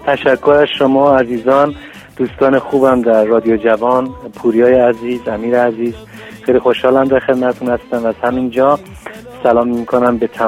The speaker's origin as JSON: {"language": "Persian", "country": "Iran", "moved": "yes", "lives_now": "Los Angeles, United States", "said": "من خب 8 سال و نیم از ایران اومدم و کانادا بودم 6-7 ماه، بعد آمریکا اومدم در شهر لس آنجلس"}